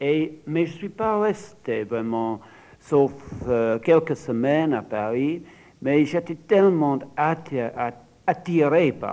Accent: Ireland; born there; first language English; French is a second language; Malheureusement, je ne parle pas bien français. Parce que quand j'étais jeune, j'étais né en Irlande

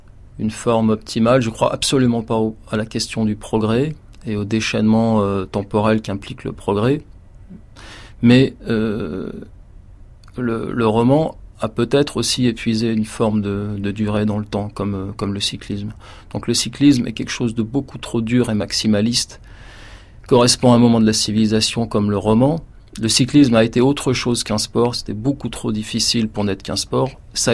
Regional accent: Sarcelles, Île-de-France, France; c'est mon enfance à Sarcelles dans des immeubles juste construits.

